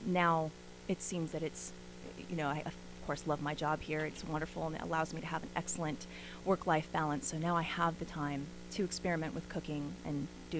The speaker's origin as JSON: {"language": "English", "town": "Healdsburg", "region": "California", "country": "United States", "tie": "born or raised there", "said": "I grew up in Healdsburg, which I think is the food mecca of the world. It's a wonderful small town, but it has the best restaurants."}